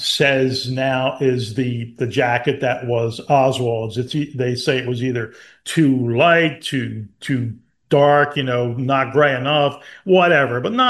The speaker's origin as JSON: {"language": "English", "region": "Delaware", "country": "United States", "tie": "born or raised there", "said": "I grew up in Northern Delaware"}